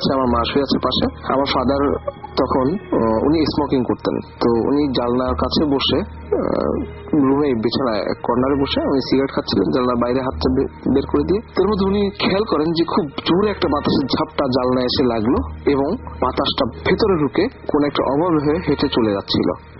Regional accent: Khulna, Khulna Division, Bangladesh; আমাদের বাড়ি অ্যাকচুয়ালি খুলনাতে। আমাদের বাড়ি ছিল টিভি বন্ডের রোডে, সে বাড়িতে এখনো আছে।

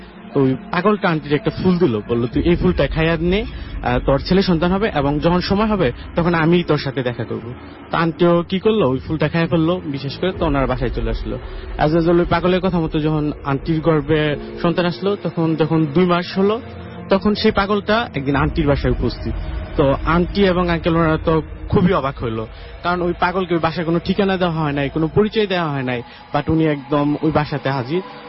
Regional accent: Gazipur, Dhaka Division, Bangladesh; গাজীপুর থেকে আসছি।

